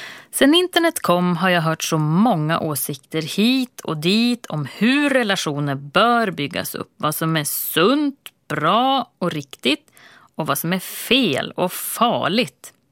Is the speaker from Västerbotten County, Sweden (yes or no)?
yes; Vännäs, Västerbotten County, Sweden; Den vintern störtade jag ut för slalombacken hemma i Vännäs i min blå overall.